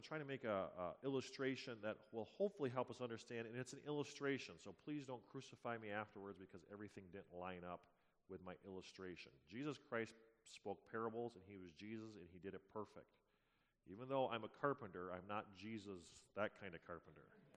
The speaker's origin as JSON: {"language": "English", "country": "United States", "said": "Now, I'm an American. I bleed red, white, and blue."}